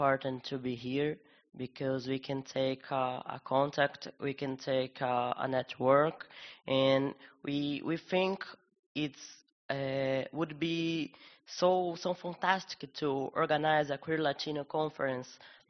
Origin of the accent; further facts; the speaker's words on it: Brazil; For me, it's a really, really difficult to be here because I am from Brazil.